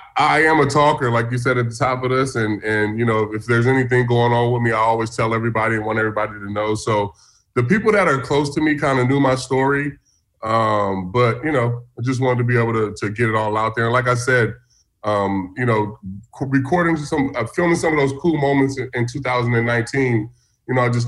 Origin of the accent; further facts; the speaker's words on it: California, United States; I mean, I faced Barry Bonds in the All-Star game, and that was a big deal just because I grew up in the Bay and, you know, knowing, you know, how great he was.